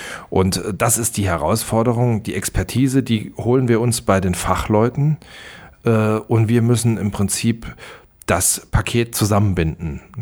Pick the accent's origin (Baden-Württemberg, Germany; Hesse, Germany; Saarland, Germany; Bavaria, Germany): Saarland, Germany; Ich habe mich nie nur auf meine Heimatregion versteift.